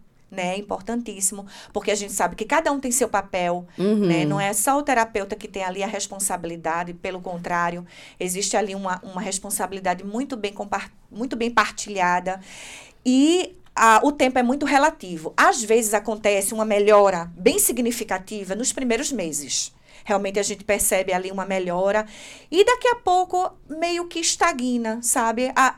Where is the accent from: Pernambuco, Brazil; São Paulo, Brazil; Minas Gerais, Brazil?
Pernambuco, Brazil; Recife; eu sou de uma região do Nordeste, do Brasil, que é o Recife, Pernambuco.